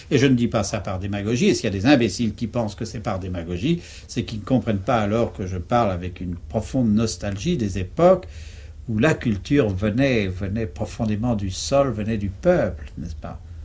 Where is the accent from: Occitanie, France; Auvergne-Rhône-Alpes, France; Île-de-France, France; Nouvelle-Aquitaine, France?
Île-de-France, France; Paris; now in Vézelay, France; à Vézelay, on nous considère toujours, nous autres Parisiens, enfin nous qui ne sommes pas vraiment de Vézelay, comme de la terre rapportée.